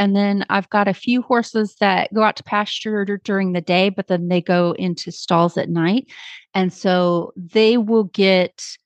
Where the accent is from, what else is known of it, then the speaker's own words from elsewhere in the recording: Kemp, Texas, United States; from Kemp, Texas.